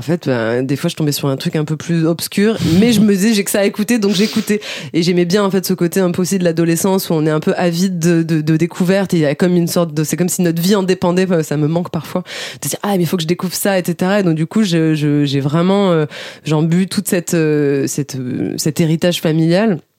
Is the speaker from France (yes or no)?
yes; France; born there; je suis née en France et j'avais mes grands-parents qui habitaient en France. Donc en fait, j'avais le côté marocain que je côtoyais régulièrement.